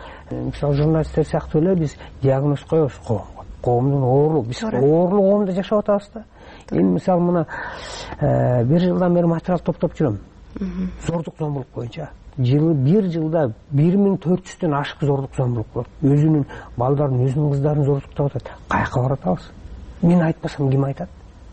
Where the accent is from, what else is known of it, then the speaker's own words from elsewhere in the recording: Naryn, Naryn Region, Kyrgyzstan; Мен өзүм нарында чоңойдум.